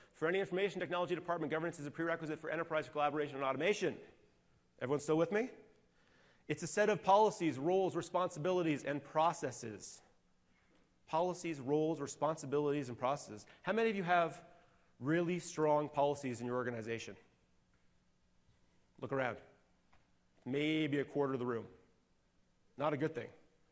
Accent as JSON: {"language": "English", "region": "Connecticut", "country": "United States", "lives_now": "Canada", "said": "I'm from Canada. Well, I'm from Connecticut, but I live in Canada."}